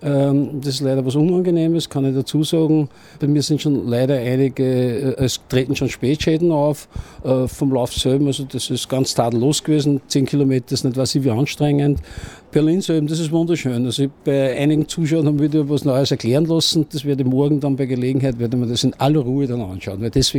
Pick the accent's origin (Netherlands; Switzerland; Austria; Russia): Austria; Linz, Upper Austria; Ich komme aus Österreich, im konkreten Fall aus Oberösterreich. Aus der Landeshauptstadt Linz heißt es.